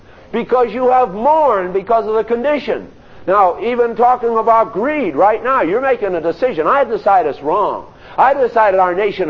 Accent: New England, United States; But to me, I learned that in New England, because I was raised in New England, and people are very formal.

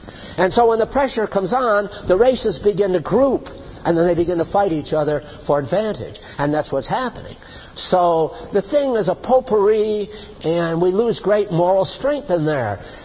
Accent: United States; I'm talking about America because I'm an American.

